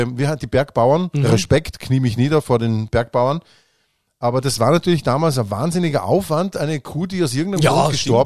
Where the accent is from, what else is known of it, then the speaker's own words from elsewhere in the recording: Vorarlberg, Austria; Wusstest du, bis 2001 war es bei uns in Vorarlberg erlaubt